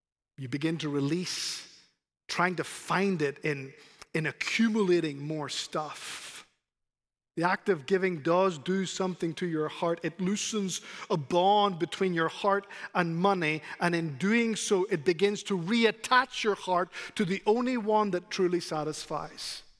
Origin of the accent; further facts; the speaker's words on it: Ireland; Trust me, I come from Ireland.